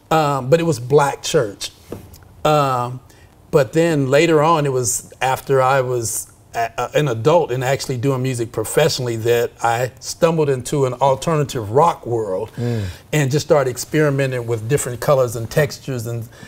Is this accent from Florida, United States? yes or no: no; Oklahoma City, Oklahoma, United States; And growing up in Oklahoma City, of course, everything